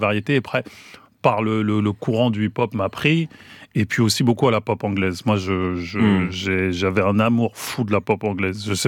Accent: Maisons-Alfort, Île-de-France, France; j'ai grandi donc à Maisons-Alfort

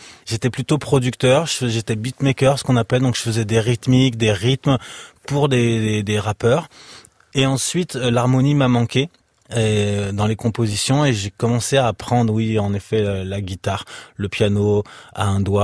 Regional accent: Paris, Île-de-France, France; born there; Alors, je suis né à Paris. Ma maman est née à Londres. Ma grand-mère est de Guadeloupe, Martinique. Mon grand-père était de Saint-Kitts et Nevis.

